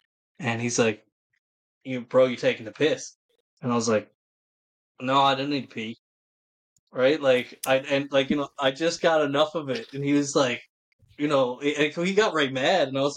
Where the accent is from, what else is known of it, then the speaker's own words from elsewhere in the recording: Newfoundland and Labrador, Canada; like, the best comparison for newfies are, like, we're Irish wannabes, in all reality, right?